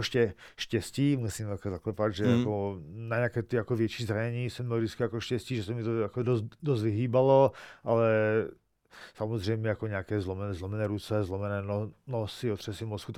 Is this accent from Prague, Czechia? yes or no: no; Karviná, Moravian-Silesian Region, Czechia; Pocházím z Karviné, takže Karviná je pro mě jako nejvíc a všichni ti lidi mě tam znají, mám tam prostě jako nejvíce kámošů, mám prostě v Karviné.